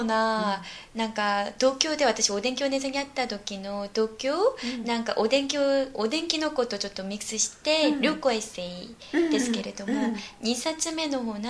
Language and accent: Japanese; South Korea; Japanese is a second language; 私は、うんうん、韓国人ですから